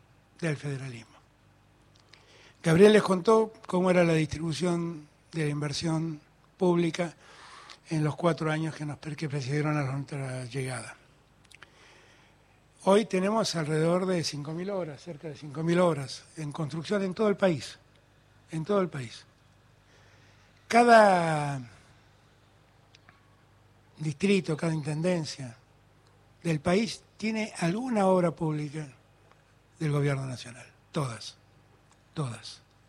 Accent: Buenos Aires, Argentina; Soy porteño, nací en mi querida ciudad de Buenos Aires, amo a mi ciudad de Buenos Aires.

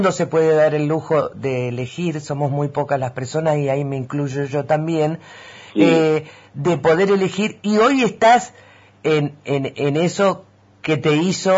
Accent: Rosario, Santa Fe, Argentina; now in Mendoza, Argentina; que no soy de aquí ni soy de allá, soy rosarina, pero hace muchos años que elegí mi lugar en el mundo

